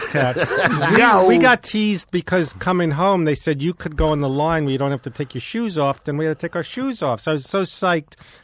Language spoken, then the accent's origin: English; Brooklyn, New York, United States; We're in Brooklyn. I'm from there.